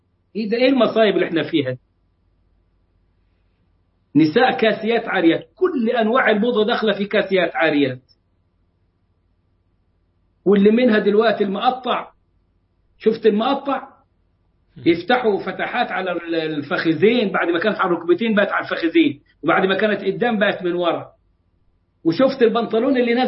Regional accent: Egypt; اللي عملناها عندنا في مصر في 100 سنة

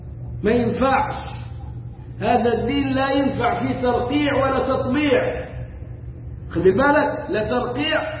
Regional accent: Egypt; عندنا في مصر يقولوا

